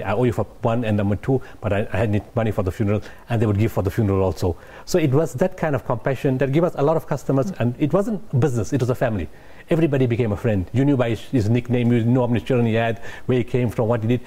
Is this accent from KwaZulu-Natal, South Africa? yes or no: no; Potchefstroom, North West, South Africa; We come from Potchefstroom.